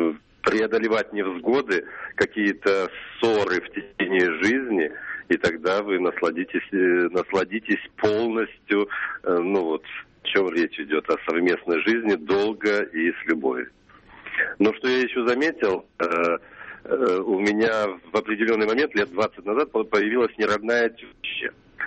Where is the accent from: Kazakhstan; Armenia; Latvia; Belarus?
Latvia; now in Dublin, Ireland; из Латвии, в данном случае здесь